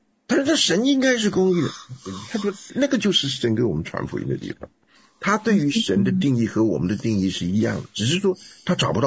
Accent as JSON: {"language": "Chinese", "country": "China", "tie": "born or raised there", "said": "那我们就是在这样一个撒旦的巢穴，跟做工最成功的一个市场，叫做中国。我们在这里边长大了"}